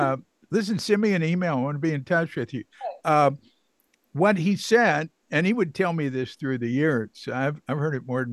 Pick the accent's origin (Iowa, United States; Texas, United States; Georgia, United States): Texas, United States; Fort Worth; I knew Ray very well, and I'm from Fort Worth.